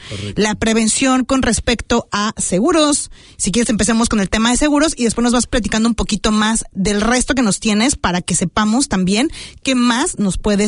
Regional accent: Mexico; now in New Zealand; somos mexicanos fuera de México, anexados a esta hermosa multiculturalidad.

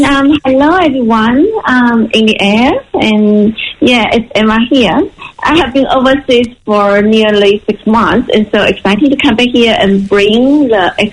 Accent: China; I'm from China

